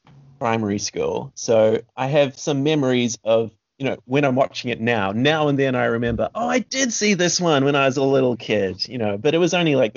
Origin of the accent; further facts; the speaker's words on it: New Zealand; accent: New Zealand; if you're having trouble understanding my New Zealand accent, just ask me to repeat something.